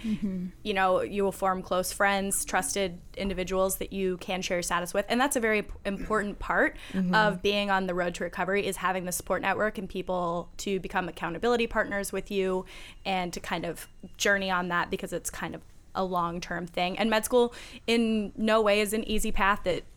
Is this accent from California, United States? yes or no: yes; California, United States; I'm from California, so an area with a lot of gang problems, drug problems, teenage pregnancy